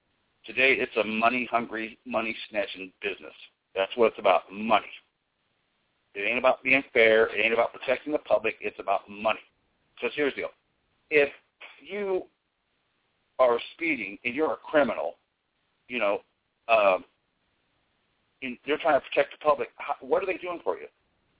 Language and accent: English; United States; I'm an American. I pledge allegiance to the people of the land.